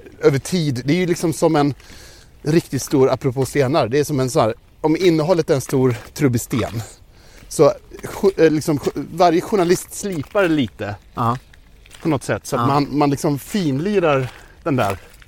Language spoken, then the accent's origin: Swedish; Alingsås, Västra Götaland County, Sweden; För mig är det att jag är från Alingsås.